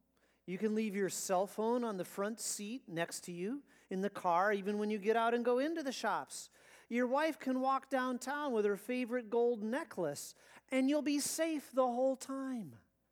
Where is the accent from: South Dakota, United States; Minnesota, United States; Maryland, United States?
South Dakota, United States; now in South Africa; I grew up in South Dakota. I can imagine never locking my front door.